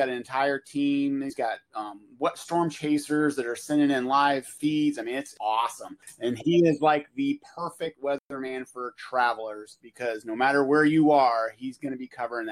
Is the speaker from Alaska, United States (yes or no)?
yes; Alaska, United States; I mean, we are from Alaska and we yeah. do have weapons.